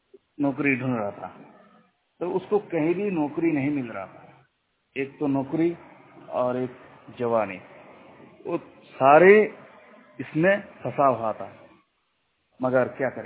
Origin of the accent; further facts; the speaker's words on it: West Bengal, India; और मैं वेस्ट बंगाल का रहने वाला हूं।